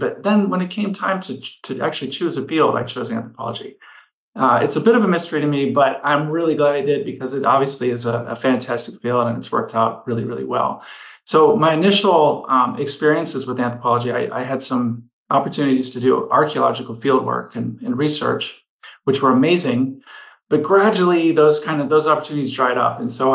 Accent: Colorado, United States; also born or lived in Cleveland; I grew up in Colorado. Well, actually, I was born in Cleveland. So my family comes from Cleveland.

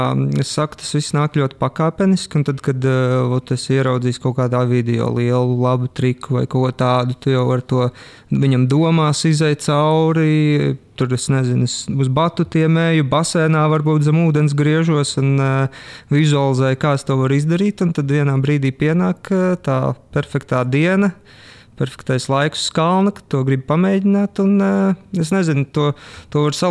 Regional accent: Sigulda, Sigulda Municipality, Latvia; manā gadījumā es nāku no Siguldas puses, līdz ar to tie pauguri ir vairāk nekā citur.

